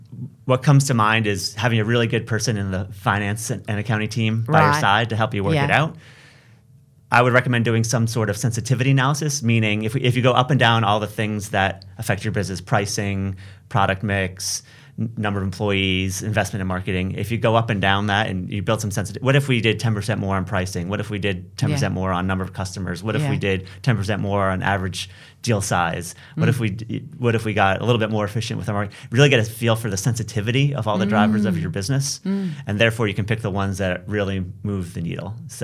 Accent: United States; Well, you know, being an American, you can't go wrong

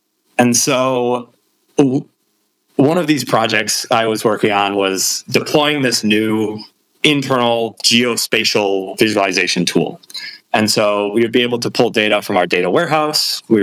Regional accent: Minnesota, United States; So I'm originally from the States, from Minnesota, and I was working in technology consulting in the States.

